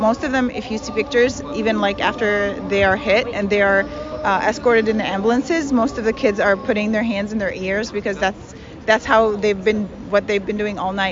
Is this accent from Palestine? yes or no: yes; Jerusalem, Palestine; now in Pleasant Hill, United States; I'm originally from Palestine. I was born and raised in Jerusalem, and I live in Pleasant Hill.